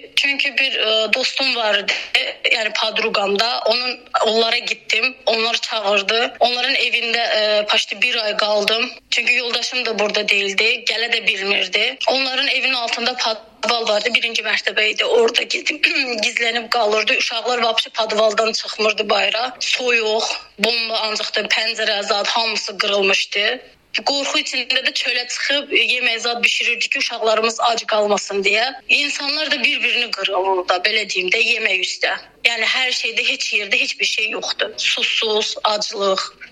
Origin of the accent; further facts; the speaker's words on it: Lankaran, Lankaran District, Azerbaijan; İndi mən özüm Lənkəranlıyam. Lənkəranda evim falan heç nəyim yoxdur.